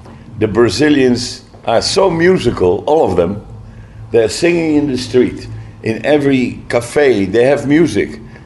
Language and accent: English; Netherlands; oh, you are the band from Holland playing tomorrow? Yeah, we say, yeah.